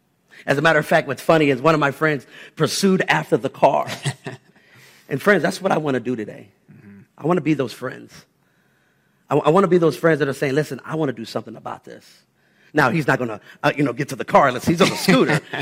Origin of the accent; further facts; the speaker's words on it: Strongsville, Ohio, United States; my family and I, we grew up in Strongsville, and it was very apparent everywhere we went, the grocery store, the movies, the schools, we were 99.9% of the time the only African-American families that happened to be there.